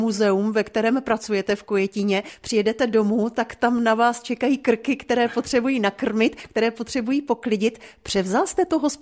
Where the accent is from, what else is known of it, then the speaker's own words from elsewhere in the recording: Silesia, Czechia; Já pocházím ze Slezska, takže já pamatuji Velikonoce kýble vody